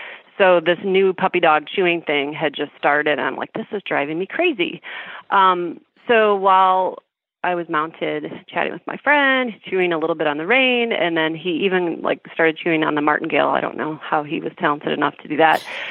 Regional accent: Chicago, Illinois, United States; Like if you've ever lived where it snows and the ice, I'm from Chicago.

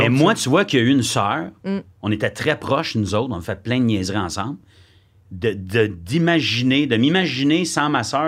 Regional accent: Quebec, Canada; Moi, je viens de l'Outaouais.

